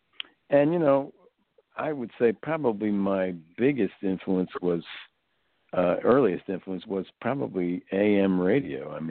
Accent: West Long Branch, New Jersey, United States; I was raised in West Long Branch, New Jersey.

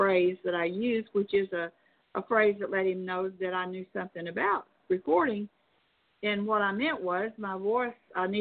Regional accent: Arkansas, United States; born there; some people say I'm from Arkansas, and some say I'm from Tennessee, and some say I'm from Mississippi. And they are all right, because I was in Arkansas, born in Arkansas

